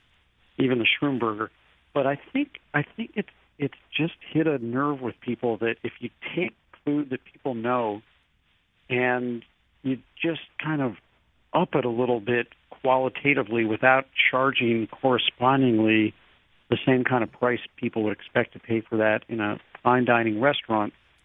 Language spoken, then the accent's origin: English; St. Louis, Missouri, United States; maybe today's parks are what the parking lots were when I was growing up in St. Louis.